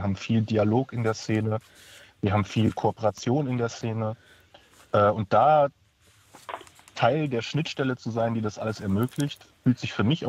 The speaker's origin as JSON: {"language": "German", "region": "western Germany", "country": "Germany", "lives_now": "Dresden, Germany", "said": "Naja, also ich bin ja aus Dresden, beziehungsweise ich lebe in Dresden, komme ursprünglich auch aus dem Westen."}